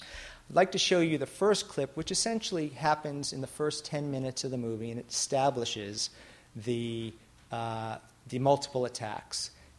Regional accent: New York City, New York, United States; moved away as an adult; I grew up in New York City wanting to be a foreign correspondent.

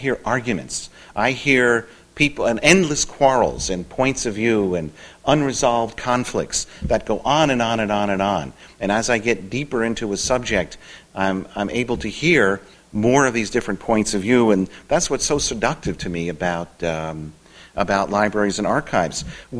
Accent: United States; accent: American; Between their Scottish accent and my American accent, we just kept nodding at each other, nodding and smiling.

